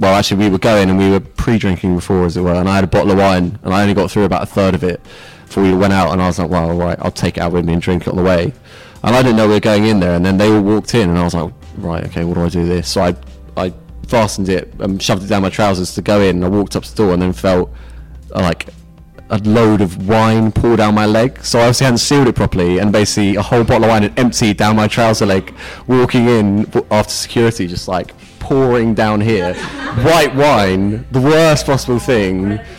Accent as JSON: {"language": "English", "region": "London", "country": "United Kingdom", "said": "we're all technically from London, but it's just such an enormous place"}